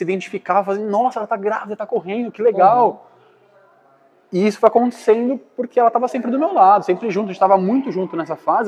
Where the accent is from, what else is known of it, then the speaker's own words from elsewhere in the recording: São Paulo, Brazil; Nós somos de São Paulo.